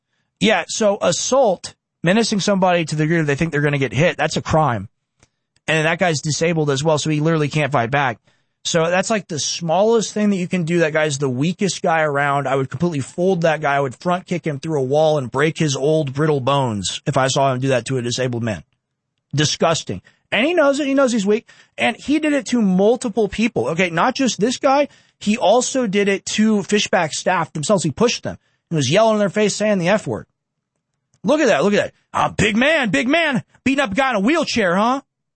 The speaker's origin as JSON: {"language": "English", "country": "United States", "said": "I'm not an Israeli. I'm not a Jew. Like, I'm not you. I'm an American patriot, right? And I'm white."}